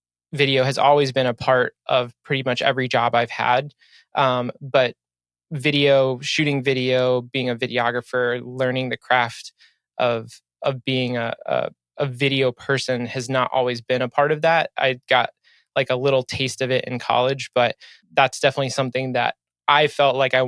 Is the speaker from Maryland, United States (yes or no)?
yes; Maryland, United States; I am from Maryland, just outside of Baltimore.